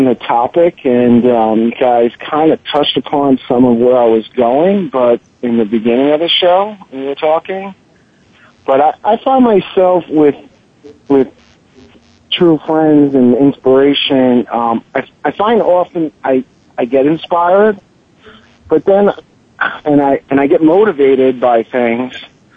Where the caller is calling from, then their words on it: Denville, New Jersey, United States; I'm calling from Denville, New Jersey.